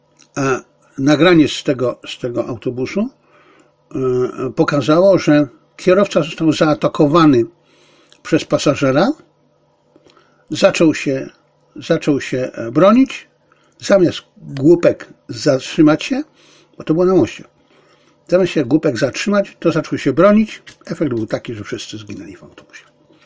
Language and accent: Polish; Silesian Voivodeship, Poland; znaczy wychowałem się na Śląsku, jeździliśmy w Beskid Żywiecki.